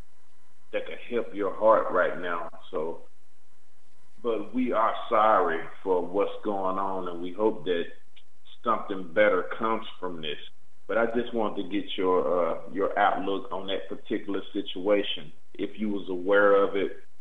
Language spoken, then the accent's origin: English; Chattanooga, Tennessee, United States; Also, I'm from Tennessee. Well, actually, I'm from Chattanooga, and I'm a short ways from Atlanta.